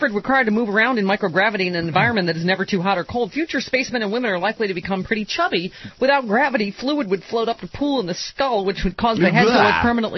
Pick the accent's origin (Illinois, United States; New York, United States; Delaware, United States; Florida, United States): New York, United States; Lockport; Is it from Lackport, my hometown?